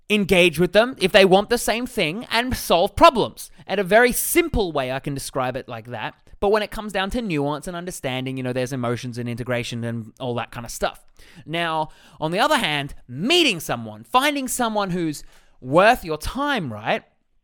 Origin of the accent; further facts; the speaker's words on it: Australia; accent: Australian; In my very Australian accent.